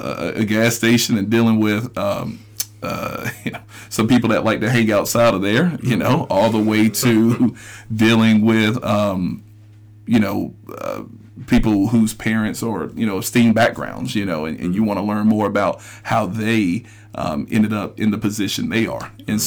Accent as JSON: {"language": "English", "town": "Union", "region": "South Carolina", "country": "United States", "tie": "born or raised there", "said": "So very small town, and the city is even smaller, right? And so I grew up right in the heart"}